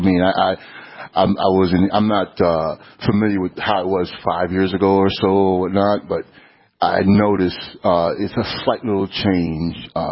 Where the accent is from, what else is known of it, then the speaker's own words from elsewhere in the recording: New York, United States; But I grew up in New York, so, you know, I'm sort of used to it in a way.